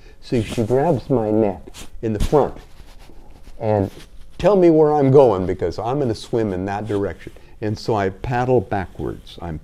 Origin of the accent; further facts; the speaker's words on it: United States; The FBI, because I'm an American, they knew that there were Americans on the airplane.